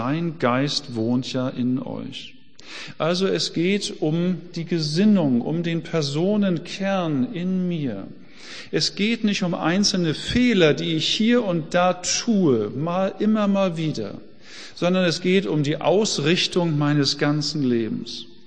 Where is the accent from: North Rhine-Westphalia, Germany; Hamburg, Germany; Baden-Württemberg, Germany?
Hamburg, Germany; Wir müssen als Hamburger immer in Richtung Westen fahren, an die Nordsee.